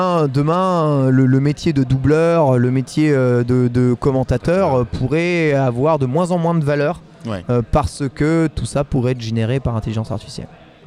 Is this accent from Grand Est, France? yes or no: yes; Troyes, Grand Est, France; Enfin, moi, je viens de l'est de la France, l'accent.